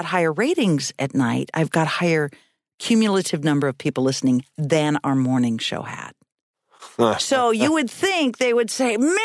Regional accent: Reedsport, Oregon, United States; moved away; also born or lived in Coos Bay / Eugene / Seattle / Boston; I went from Reedsport, my hometown, to North Bend, Coos Bay. So I left 3,000 people for the booming metropolis.

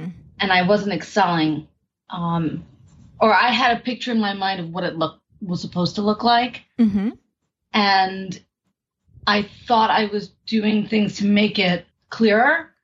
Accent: New York City, New York, United States; Well, I am from New York City, born and raised, and I am an artist, specifically in the world of theater.

